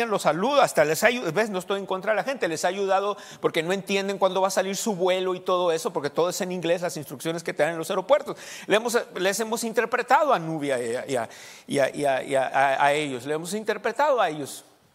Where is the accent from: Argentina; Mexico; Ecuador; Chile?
Mexico; Sonora; Yo soy mexicano de nacimiento y sonorense.